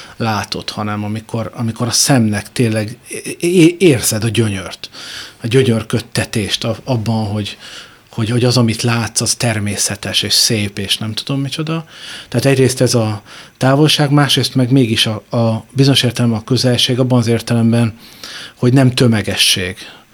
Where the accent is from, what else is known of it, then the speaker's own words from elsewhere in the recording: Szombathely, Vas, Hungary; Szombathelyen születtem, ott éltem, tehát nem kifejezetten kis településen